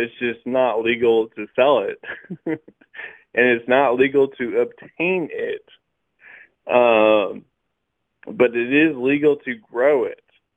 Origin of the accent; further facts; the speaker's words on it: Wichita, Kansas, United States; I mean, I really never lived on the West Coast, but, you know, I grew up in Wichita, Kansas, and they just pushed me farther east and east and east until I was in the Middle East.